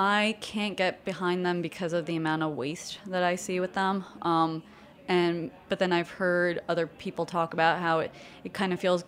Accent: Brooklyn, New York, United States; I'm from Brooklyn. I don't even have a permit.

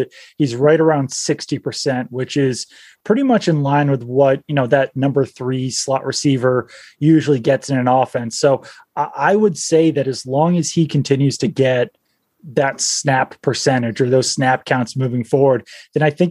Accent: New England, United States; also born or lived in Seattle; So I was born in Seattle. I lived there until I was like 11 years old. I moved in 1997 to New England.

